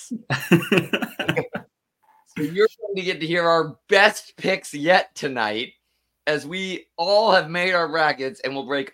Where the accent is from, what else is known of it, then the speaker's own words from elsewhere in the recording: Florida, United States; I am from Florida and I live very close to Florida Atlantic.